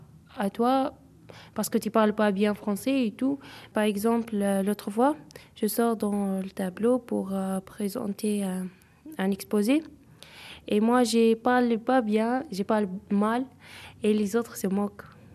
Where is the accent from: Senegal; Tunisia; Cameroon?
Tunisia; French is a second language; now in France; J'ai 15 ans. Je suis tunisienne. J'ai presque 8 mois ici dans le collège.